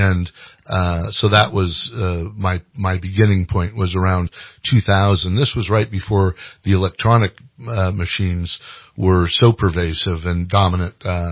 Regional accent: Redwood City, California, United States; I hail from the Bay Area, born in Redwood City, California. Lived in California my life.

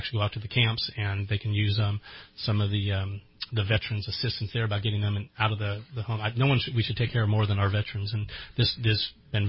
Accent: Antioch, California, United States; now in Reading, United States; I'm from the Bay Area, but once I, tasted Reading, I wanted to come here. I wanted to be here.

